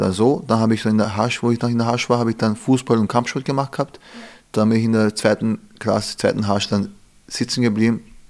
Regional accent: Vienna, Austria; auch im 10. aufgewachsen, wohne noch immer im 10. Bezirk und bin jetzt im 14.

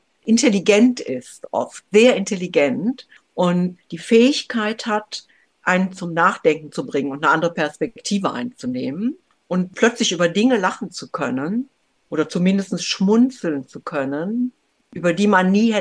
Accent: Rhineland, Germany; Also, ich bin im Rheinland aufgewachsen und mit dem Karneval.

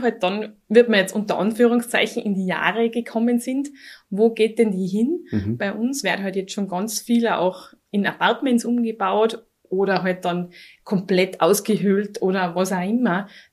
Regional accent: Tyrol, Austria; bei uns in Tirol

